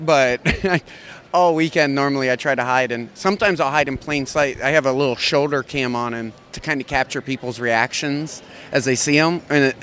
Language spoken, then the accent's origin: English; Columbus, Ohio, United States; I'm from Columbus, Ohio.